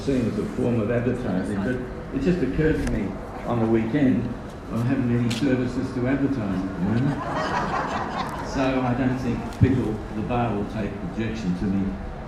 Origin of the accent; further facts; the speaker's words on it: Australia; when we're inculcating the sense of being Australian in our children